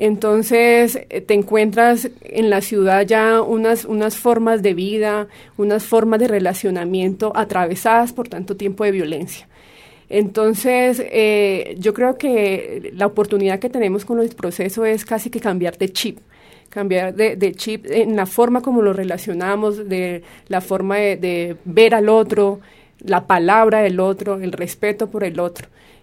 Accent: Colombia; Sí, mira, pues la narrativa que tenemos nosotros como colombianos sobre la guerra

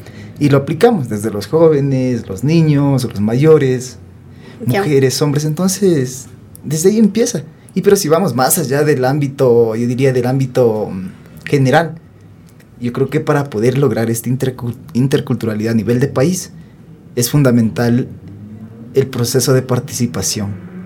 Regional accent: Sarayaku, Pastaza, Ecuador; vengo de la comunidad Sarayaku, de la provincia de Sucumbíos.

